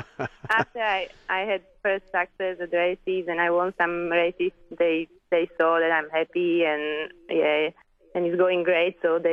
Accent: Slovakia; I'm from Slovakia, from a small country in the middle of the Europe. I grew up in the city, but all my family are for generations musicians, and I also played violin since I was three.

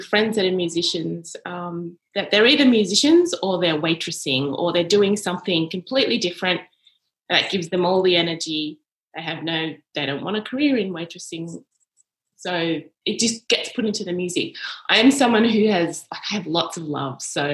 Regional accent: Melbourne, Victoria, Australia; I grew up in Melbourne and we used to drive up every holiday to Sydney to see family

